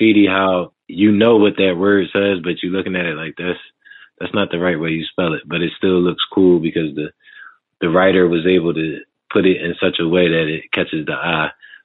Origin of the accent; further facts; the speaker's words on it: Germantown, United States; just always seeing graffiti growing up in Germantown, seeing it in different places